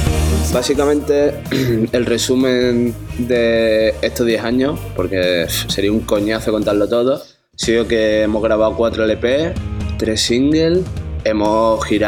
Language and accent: Spanish; Seville, Andalusia, Spain; Pablo y yo, que somos de Triana.